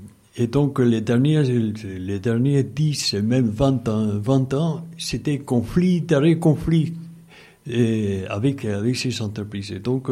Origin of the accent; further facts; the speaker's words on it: Puno, Peru; French is a second language; dans le sud du Pérou, dans la région dans laquelle je suis originaire, la région de Puno. C'est le plateau à 3800 mètres, frontière avec la Bolivie.